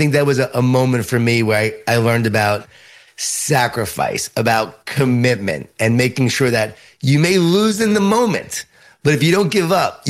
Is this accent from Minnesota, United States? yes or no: no; Long Island, New York, United States; I grew up in Long Island, New York, Jewish Italian family, a lot of food, a lot of guilt.